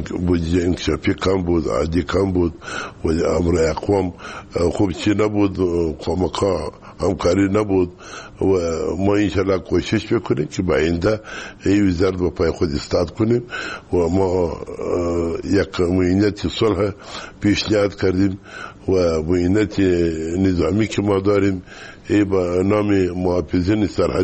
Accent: Kandahar, Afghanistan; ما از کندهار هستیم.

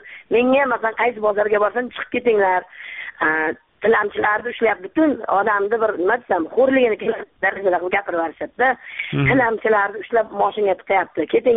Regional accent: Samarkand, Samarqand Region, Uzbekistan; Samarqand.

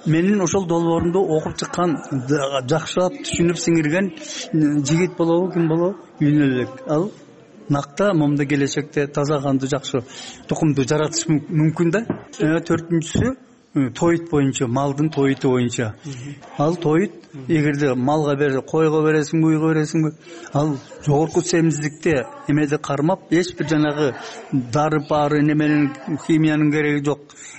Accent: Bystrovka, Chuy Region, Kyrgyzstan; үйрөнбөй эле мен орустун арасында туулуп өсүм да. Быстровка деген биздин Кемин районунун борбору 80% эли орус болчу.

